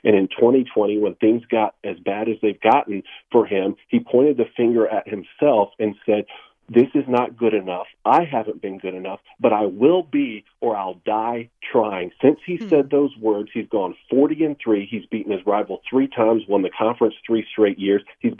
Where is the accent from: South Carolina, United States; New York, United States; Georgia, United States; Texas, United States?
Georgia, United States; You know, I come from South Georgia.